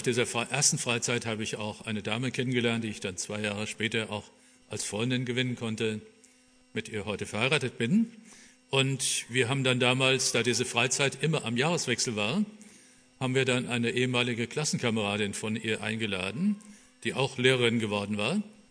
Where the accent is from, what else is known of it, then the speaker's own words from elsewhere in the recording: Oberursel, Hesse, Germany; im Zimmer neben mir wohnte auch ein Theologiestudent aus Oberursel, wo ich herkomme.